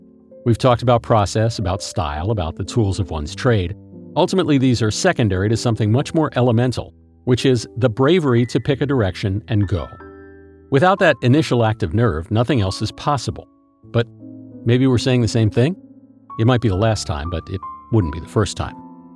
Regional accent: United States; As you know, I am an American

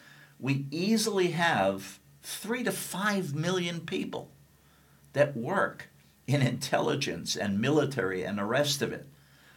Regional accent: New York City, New York, United States; And again, I grew up in New York City. I was born there.

